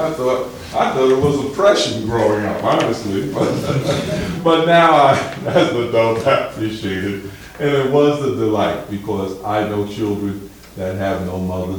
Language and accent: English; Bedford-Stuyvesant, New York, United States; Now I grew up in Bedford-Stuyvesant